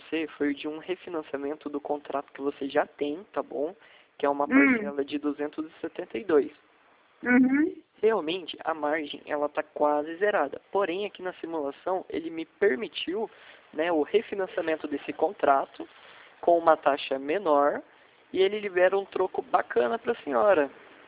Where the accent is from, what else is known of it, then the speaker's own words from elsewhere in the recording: São José dos Campos, São Paulo, Brazil; now in Jacareí, Brazil; Eu sou de São José dos Campos. É que o telefone onde eu ligo, ele enquadra o DDD, né, da região onde eu tô ligando.